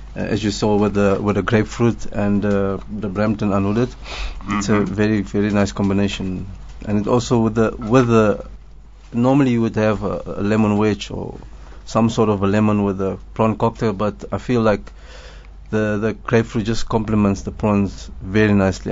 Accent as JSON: {"language": "English", "town": "Cape Town", "region": "Western Cape", "country": "South Africa", "tie": "born or raised there", "said": "I'm growing up in Cape Town"}